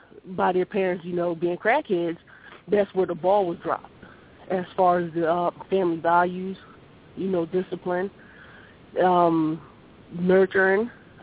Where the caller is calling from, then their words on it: Philadelphia, Pennsylvania, United States; I'm calling from Philly now.